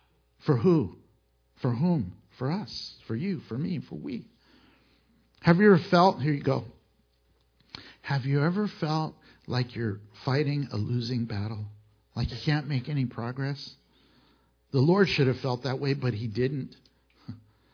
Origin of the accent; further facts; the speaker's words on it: Van Nuys, California, United States; born there; now in Houston, United States; I was born in Van Nuys, but I really consider Houston my home.